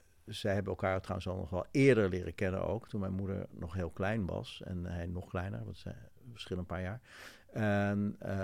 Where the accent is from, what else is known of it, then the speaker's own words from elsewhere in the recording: Oegstgeest, South Holland, Netherlands; also born or lived in Amsterdam; Nou, ik ben in Amsterdam geboren en na een week, toen ik een week bestond, zijn mijn toenmalige ouders, die waren toen nog samen, bedoel ik eigenlijk, naar Oegstgeest verhuisd.